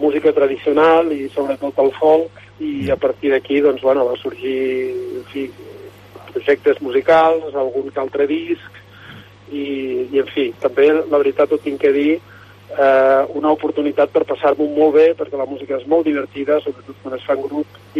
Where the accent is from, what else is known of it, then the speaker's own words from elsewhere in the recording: Les, Catalonia, Spain; born there; Jo vaig néixer a l'Es, al Baix Aran.